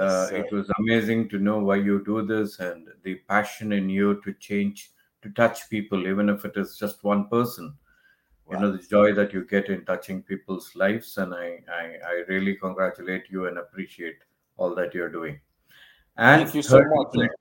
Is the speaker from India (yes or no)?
yes; India; now in Dubai, United Arab Emirates; I'm originally from India, but I've been in Dubai for the last 25 years. My kids were born here.